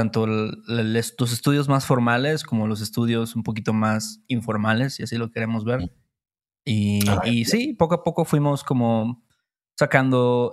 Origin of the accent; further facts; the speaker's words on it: Veracruz, Mexico; now in Mexico City, Mexico; y, bueno, soy de Veracruz. Y vivo actualmente en Ciudad de México